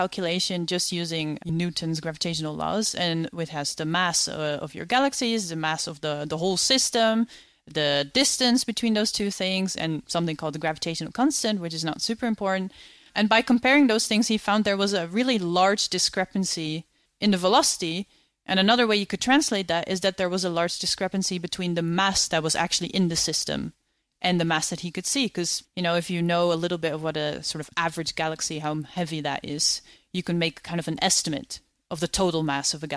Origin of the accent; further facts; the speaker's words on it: Netherlands; first language Dutch; English is a second language; Two fluently, Dutch, which is my mother tongue because I'm from the Netherlands, and English. I know a little bit of German and French